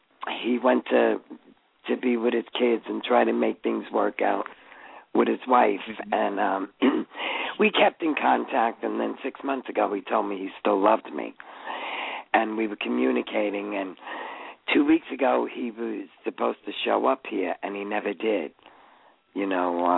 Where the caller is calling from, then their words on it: New York, United States; New York.